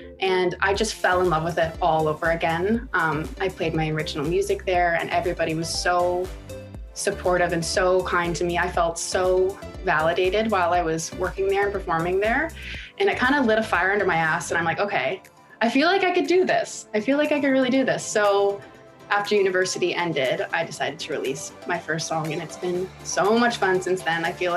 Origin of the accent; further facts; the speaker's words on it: Calgary, Alberta, Canada; growing up in Calgary has definitely influenced the way I sing, because I grew up listening to a lot of country music. It's a bit of a cow town over there.